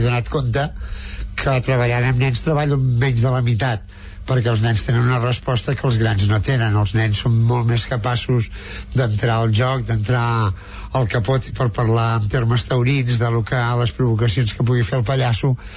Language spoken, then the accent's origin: Catalan; Barcelona, Catalonia, Spain; Jo que sóc de Sarrià, no?